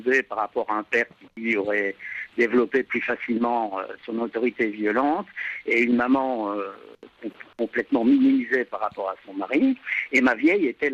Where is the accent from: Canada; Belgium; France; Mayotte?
Belgium; born there; je suis né en Belgique en 52